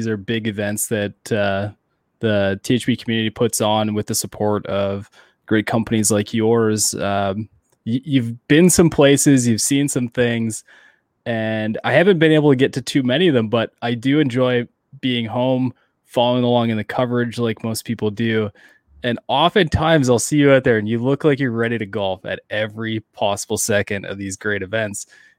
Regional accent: Canada; As a Canadian

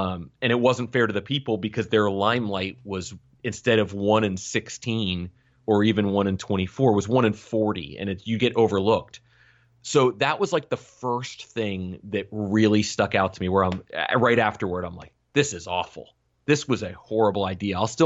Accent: Boston, Massachusetts, United States; The first one is Boston. To be fair, I'm from there originally, but I haven't lived t

